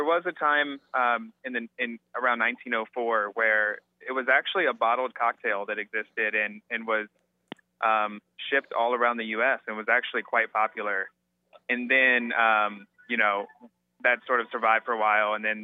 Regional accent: Cincinnati, Ohio, United States; moved away as an adult; now in Atlanta, United States; So I'm from Cincinnati, Ohio, and I moved to Atlanta 6 years ago.

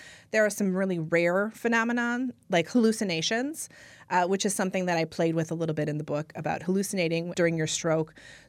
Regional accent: Manitowoc, Wisconsin, United States; now in Lake Country, United States; I mean, I grew up in Manitowoc. There's always sort of a North Side, South Side thing.

